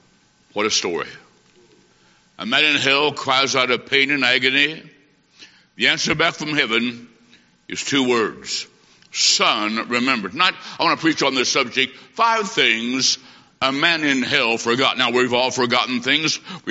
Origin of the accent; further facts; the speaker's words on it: Bloomington, Illinois, United States; I said, sir, I'm from Bloomington, Illinois.